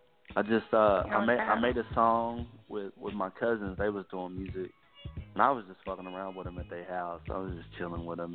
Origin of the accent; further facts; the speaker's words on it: Elk City, Oklahoma, United States; I was born in Oklahoma City. I was actually raised in a small town west of Oklahoma City called Elk City. So that's where I was raised at.